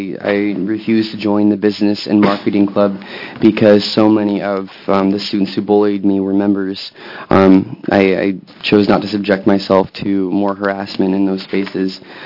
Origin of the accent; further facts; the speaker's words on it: Gresham, Oregon, United States; I grew up in Oregon and attended San Barlow High School in the Gresham area.